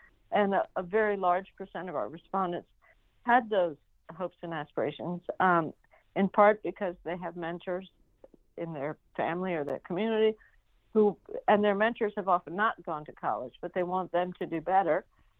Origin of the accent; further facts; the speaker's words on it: Peru; I'm from Peru. Everybody's your aunt, uncle, even if they're not.